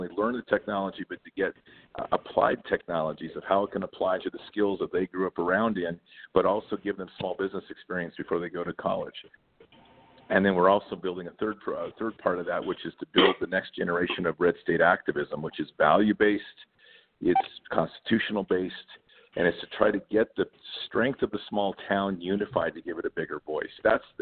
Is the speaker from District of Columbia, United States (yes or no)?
no; Oregon, United States; also born or lived in Custer, United States; I grew up in a small town. I grew up in Southern Oregon. I also spent about half of my youth in Custer, Montana.